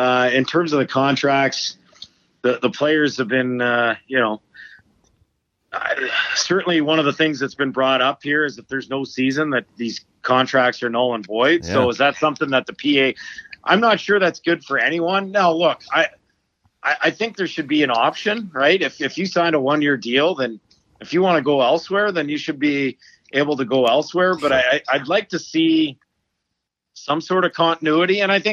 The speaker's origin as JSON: {"language": "English", "town": "Edmonton", "region": "Alberta", "country": "Canada", "tie": "born or raised there", "said": "Maybe in the 80s and 90s when I grew up in Edmonton"}